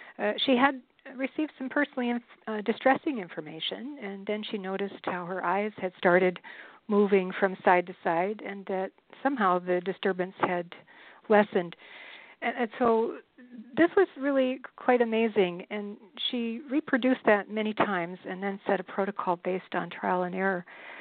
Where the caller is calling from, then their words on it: Kirkland, Washington, United States; Calling from the Kirkland, Washington area.